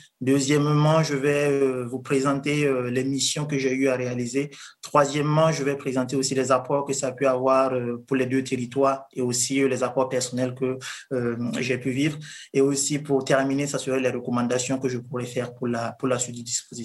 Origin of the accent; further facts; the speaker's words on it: Burkina Faso; je suis originaire du pays du Burkina Faso, le pays des hommes intègres.